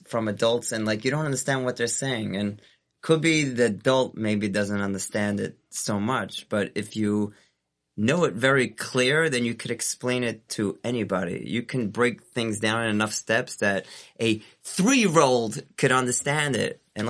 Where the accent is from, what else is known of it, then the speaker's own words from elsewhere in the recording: Brooklyn, New York, United States; My background is I'm an FFB from Brooklyn. So I grew up in Brooklyn. I went to many different yeshivas.